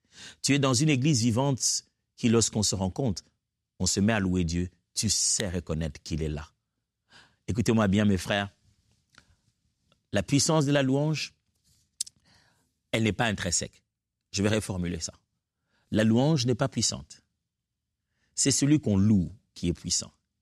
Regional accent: Kinshasa, DR Congo; moi, je viens de Kinshasa, la RDC

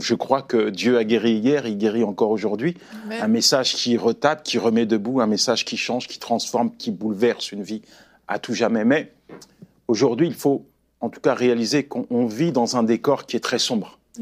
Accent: France; moi, je viens de France, c'est quand même un pays où il y a la laïcité, on a le droit d'exprimer, de vivre notre foi

